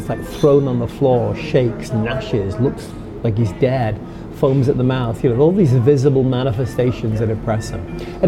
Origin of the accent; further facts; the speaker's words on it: United Kingdom; now in United States; I'm a British American. Live in the US